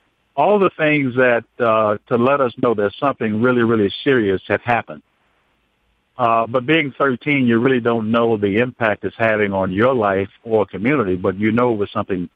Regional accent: Greenwood, Mississippi, United States; I grew up in Greenwood, Mississippi.

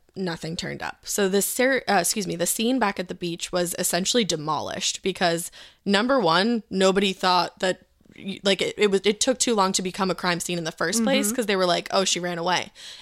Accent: Massachusetts, United States; We're from Massachusetts.

